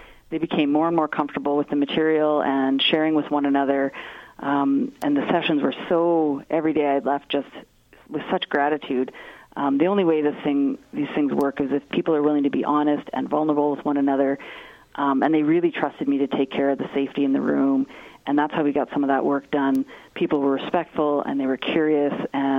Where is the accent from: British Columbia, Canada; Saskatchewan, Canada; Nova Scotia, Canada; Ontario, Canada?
Saskatchewan, Canada; Yeah, well, I am from Saskatchewan originally